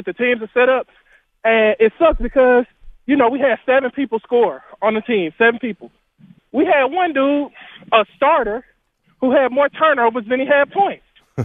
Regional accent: Houston, Texas, United States; I'm from Houston, Texas.

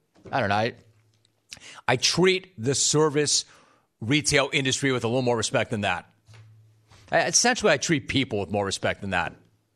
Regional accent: California, United States; I mean, yeah, I'm from Southern California. We've got beaches here.

